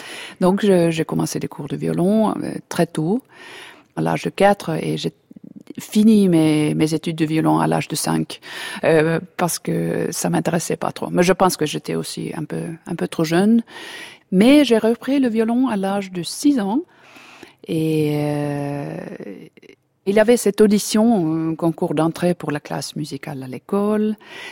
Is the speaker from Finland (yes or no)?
yes; Helsinki, Uusimaa, Finland; finlandaise. Je suis née à Helsinki il y a 50 ans et je suis chef d'orchestre.